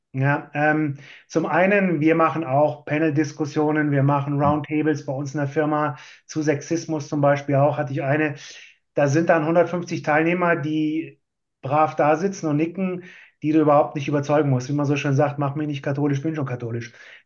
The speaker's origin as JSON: {"language": "German", "country": "Austria", "said": "als Österreicher mit meinem kulturellen Hintergrund war ich halt prädestiniert"}